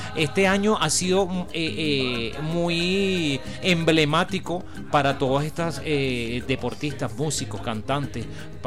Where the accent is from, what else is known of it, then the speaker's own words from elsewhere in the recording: Venezuela; igualito seguimos siendo venezolanos.